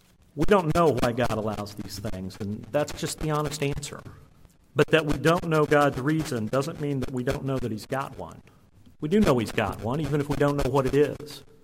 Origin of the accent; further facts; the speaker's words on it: Dallas, Texas, United States; I'm from Dallas, and we have a loop around Dallas called 635.